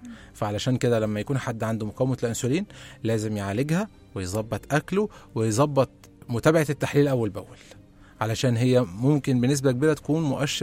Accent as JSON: {"language": "Arabic", "region": "Sharqia Governorate", "country": "Egypt", "said": "الرز فرن اللي هو اللي سمع عندنا في الشرقيه، الرز المعمر. عندنا في الشرقيه مثلا كنا"}